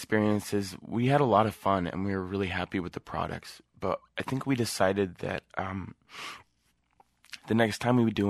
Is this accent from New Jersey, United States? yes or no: no; Sonoma, California, United States; It just ended up in the local music shop where I grew up in Sonoma.